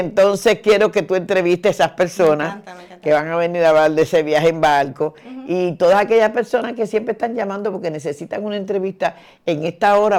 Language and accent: Spanish; Dominican Republic; yo vengo de una cultura, yo soy dominicana, de una cultura y además de una época, hace 70 años atrás